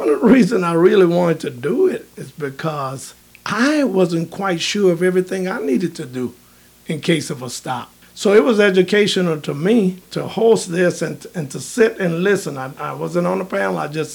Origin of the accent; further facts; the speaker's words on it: Slidell, Louisiana, United States; Brother Riles, this is my home. I was born and raised right here in Slidell.